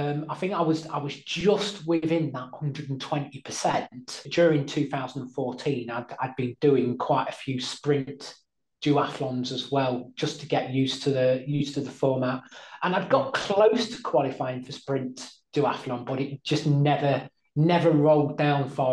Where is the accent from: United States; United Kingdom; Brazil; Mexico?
United Kingdom; East Midlands; But I'm from Lincolnshire. We do fens and we do open windy time trials So it's second nature.